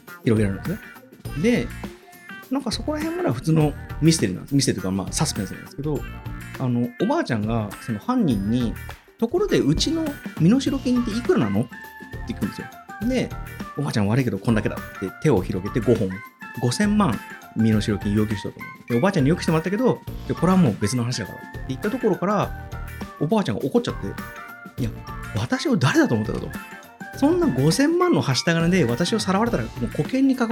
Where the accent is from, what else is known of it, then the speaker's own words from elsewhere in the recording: Nagoya, Aichi, Japan; そうそうそう、はい。だから、愛知県、名古屋からでも、本当にもうすぐ1時間ちょいで行けるんだけど